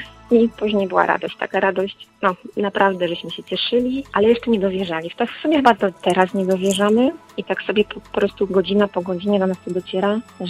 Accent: Rydułtowy, Silesian Voivodeship, Poland; Ja pochodzę z małego miasteczka Rydułtowy. To jest miasteczko obok większego miasta Rydnika. Ale tak naprawdę ja mam korzenie właśnie opolskie, bo moja rodzina pochodzi spod Opola, od strony mojej babci.

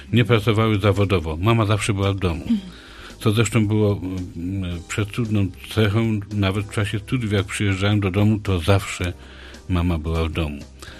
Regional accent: Silesian Voivodeship, Poland; Ja pochodzę z Górnego Śląska, z rodziny górniczej, gdzie matki, czyli moja mama też, nigdy nie pracowały.

